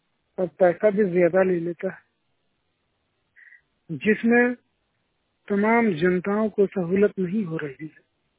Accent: Hirapur, Jharkhand, India; ग्राम Hirapur, post कर्मचारी, जिला जामताड़ा।

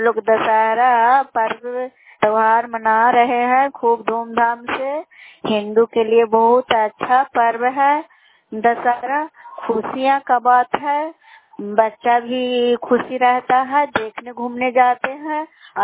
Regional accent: Manpur, Bihar, India; घर मानपुर है, नालंदा जिला के निवासी हूँ, दमोदरपुर पंचायत पड़ता है।

